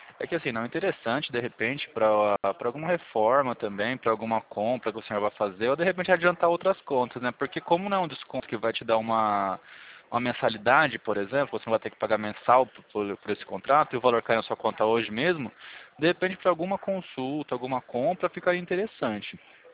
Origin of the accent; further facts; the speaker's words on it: Pirassununga, São Paulo, Brazil; Eu sou do interior de São Paulo, Pirassununga, da terra da cachaça, sabe?